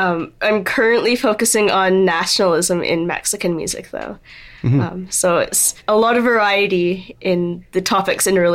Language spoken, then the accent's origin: English; North Vancouver, British Columbia, Canada; I'm from North Vancouver. I've been here since September of 2017, I think, so quite a while